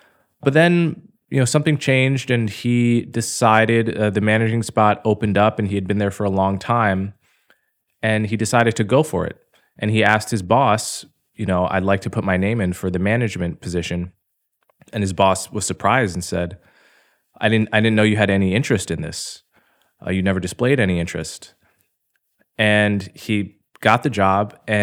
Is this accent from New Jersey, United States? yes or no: yes; Montclair, New Jersey, United States; Whereas growing up in Montclair, New Jersey, the attitude was that race is only skin deep, race doesn't matter